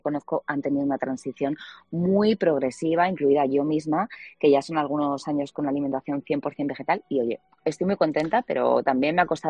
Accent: Madrid, Community of Madrid, Spain; yo es que no tengo pueblo, yo soy de Madrid, Madrid, es un rollo esto.

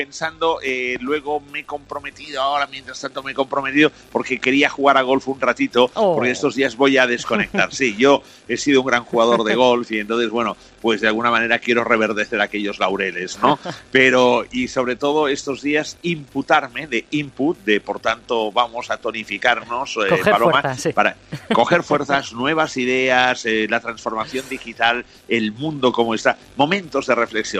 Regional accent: Catalonia, Spain; que soy catalán

